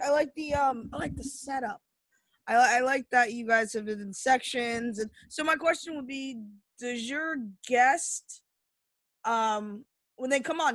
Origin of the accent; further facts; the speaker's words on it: United States; It's hard almost as an American, I think, to produce